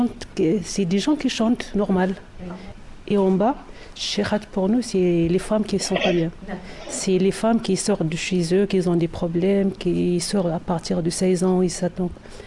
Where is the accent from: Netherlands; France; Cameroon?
Netherlands; also born or lived in Morocco; j'ai grandi entre le Hollande et le Maroc.